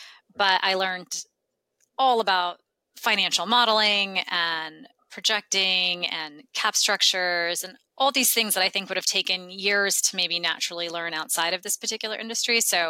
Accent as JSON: {"language": "English", "town": "Los Angeles", "region": "California", "country": "United States", "tie": "born there", "also_born_or_lived": "Middle East", "said": "Yeah, I was born in Los Angeles, but then my father was an engineer in the oil industry. And so we then went to the Middle East. We lived there for several years and then came back to California, where I finished off middle school."}